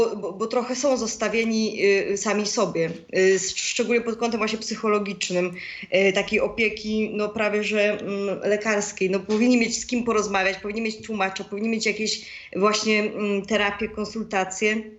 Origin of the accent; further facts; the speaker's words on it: Zwierzyniec, Lublin Voivodeship, Poland; to była praca jeszcze moja w Zwierzyńcu właśnie, skąd pochodzę